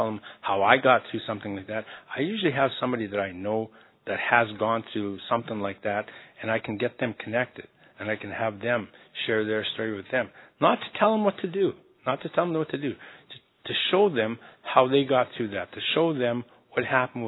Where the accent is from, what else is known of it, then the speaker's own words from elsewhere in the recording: Calgary, Alberta, Canada; also born or lived in Las Vegas, United States; I'm from Calgary, Alberta, Canada, but I also live part-time in Las Vegas, Nevada.